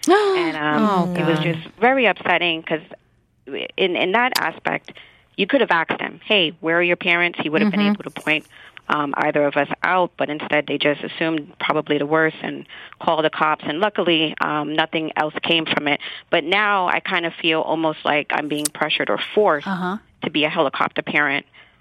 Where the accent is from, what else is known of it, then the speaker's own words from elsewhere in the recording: New York City, New York, United States; I had that growing up in New York City